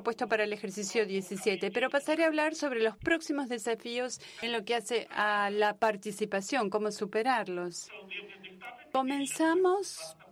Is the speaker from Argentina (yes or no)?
no; Ukraine; soy de Ucrania